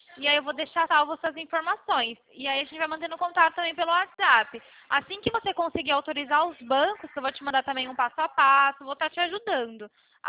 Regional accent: Vinhedo, São Paulo, Brazil; O meu, eu sou de Vinhedo, né?

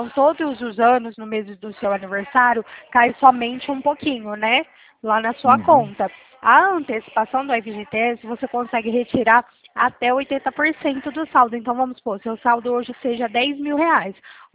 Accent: Bebedouro, São Paulo, Brazil; Eu sou de Bebedouro, São Paulo.

